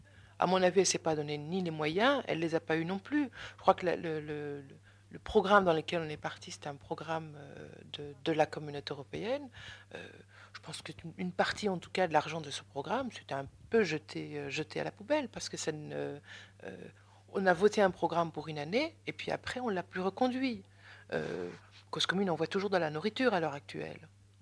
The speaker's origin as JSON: {"language": "French", "region": "Brussels", "country": "Belgium", "said": "Moi, à Bruxelles, j'habite Bruxelles, je suis bruxelloise"}